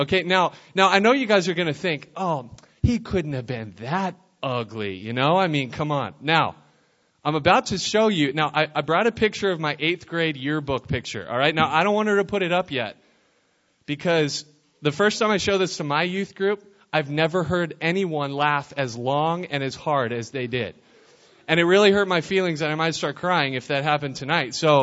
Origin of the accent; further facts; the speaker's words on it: New Mexico, United States; When I said I'm from New Mexico, how many of you guys thought, oh, I've been on a mission trip there one time, Mexico?